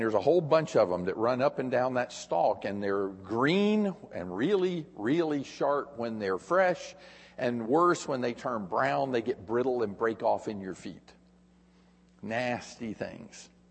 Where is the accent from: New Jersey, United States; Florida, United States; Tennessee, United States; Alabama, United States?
Florida, United States; Tampa; when I was a boy, I grew up in Tampa, Florida. And in Florida, we have these sand spurs.